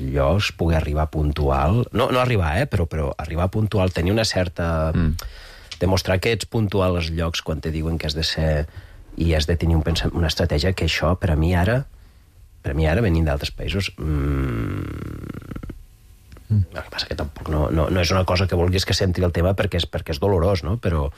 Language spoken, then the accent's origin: Catalan; Aragon, Spain; Clar, jo vinc de la Franja